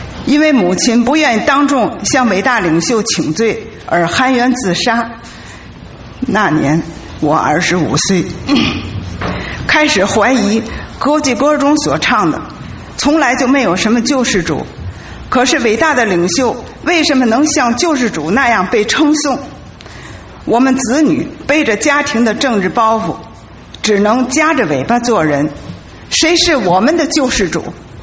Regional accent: Tianjin, China; moved away as an adult; now in United States; 我是来自中国天津。来美国以前，我没有进过教会

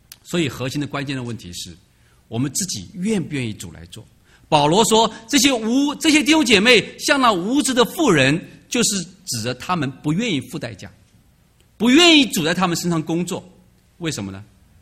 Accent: China; 我们中国人呢，可能是受佛教的影响，从小就知道要积功德。

